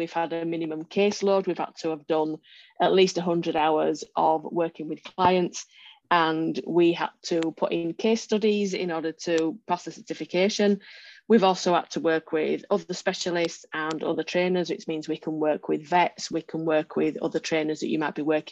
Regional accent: United Kingdom; from the UK, from Separation Anxiety Solutions.

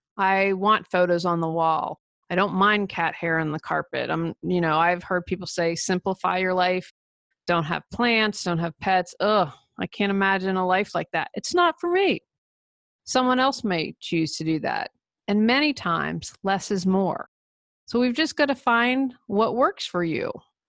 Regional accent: United States; but I'm going to talk how it is for being an American.

